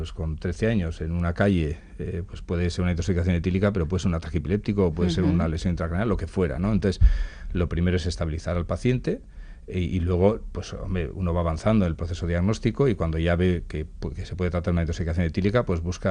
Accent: Basque Country, Spain; lo digo desgraciadamente como vasco, pues son más frecuentes aquí en Euskadi

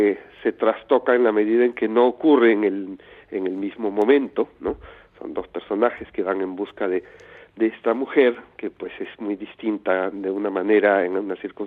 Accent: Arequipa, Peru; a un convento en mi tierra natal, en Arequipa

